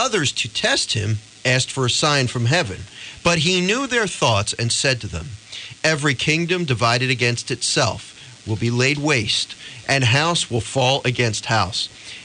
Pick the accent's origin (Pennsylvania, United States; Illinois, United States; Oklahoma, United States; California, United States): Pennsylvania, United States; Philadelphia; now in South Jersey, United States; I know I'm a Philly guy. I was born in Philly, grew up in Philly, but I live right over the bridge in South Jersey.